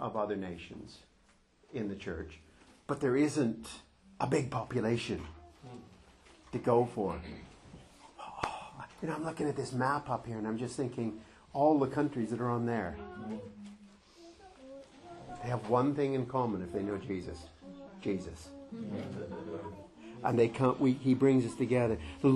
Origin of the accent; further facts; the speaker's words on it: Aylsham, East of England, United Kingdom; You know, I come from Aylsham.